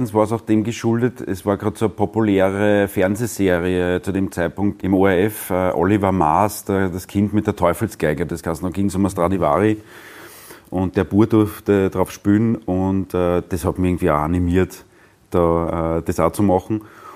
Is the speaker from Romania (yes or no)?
no; Prottes, Lower Austria, Austria; also born or lived in Vienna; Geboren bin ich in Wien und aufgewachsen in Brottes im Weinviertel.